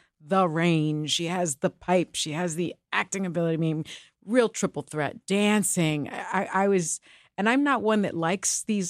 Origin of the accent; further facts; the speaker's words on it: Puerto Rico; first language Spanish; English is a second language; Because I pronounced something in my native language, because Spanish is my first language.